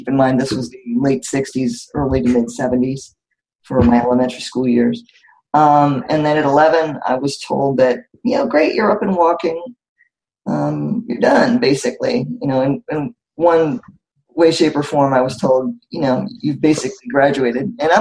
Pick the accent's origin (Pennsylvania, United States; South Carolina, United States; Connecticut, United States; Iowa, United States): Pennsylvania, United States; Philadelphia; I'm 53. I'm from Philadelphia, more or less, and I have spastic cerebral palsy.